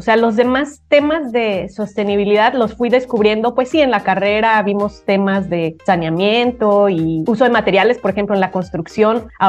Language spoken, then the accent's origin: Spanish; Mexico; Soy de México, ingeniera civil con maestría en administración de proyectos